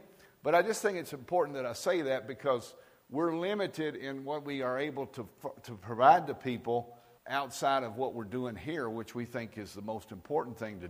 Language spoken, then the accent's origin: English; United States; in America specifically, because that's who I am, I'm an American